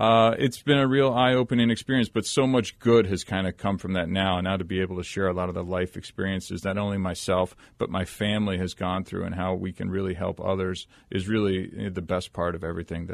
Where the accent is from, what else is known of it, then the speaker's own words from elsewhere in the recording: Scottsdale, Arizona, United States; also born or lived in Paradise Valley; So I grew up here in Scottsdale and Paradise Valley, had all the resources in the world